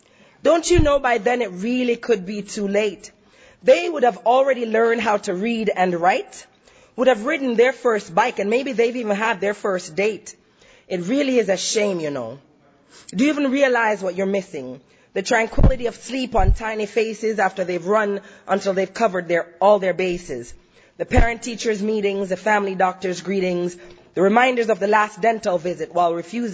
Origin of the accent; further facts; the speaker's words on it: Jamaica; now in United States; I grew up in Jamaica, in rural country Jamaica, with kerosene lamps and all of this, and outhouses.